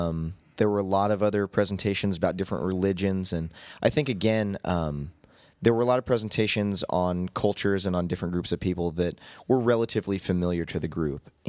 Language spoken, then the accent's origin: English; California, United States; And I think growing up in California here, I've been exposed to a lot of different religions and cultures